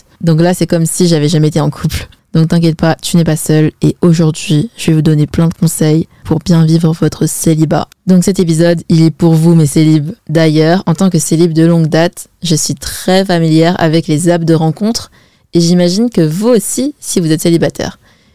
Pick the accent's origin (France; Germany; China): China; moi, je suis chinoise et chez les Chinois, on se marie, mais archi jeune.